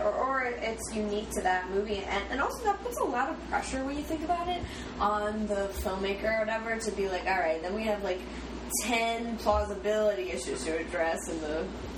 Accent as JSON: {"language": "English", "region": "New Jersey", "country": "United States", "said": "is did you, where you grew up, we're both from New Jersey."}